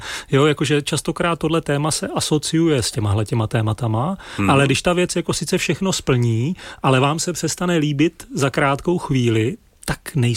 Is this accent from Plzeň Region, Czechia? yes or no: no; Zlín, Zlín Region, Czechia; já jsem ze Zlína a vy jste z Chebu a to jsou obě dneska takový jako středně velký města, které se nacházejí v periferní oblasti republiky.